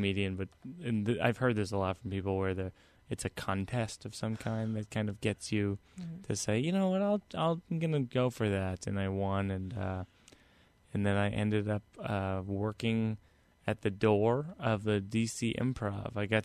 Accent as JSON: {"language": "English", "region": "New Jersey", "country": "United States", "said": "I'm from Jersey."}